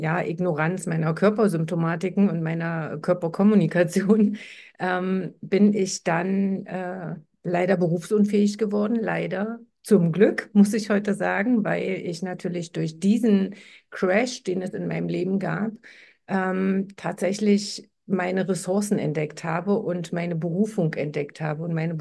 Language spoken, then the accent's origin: German; Magdeburg, Saxony-Anhalt, Germany; ich bin aus Magdeburg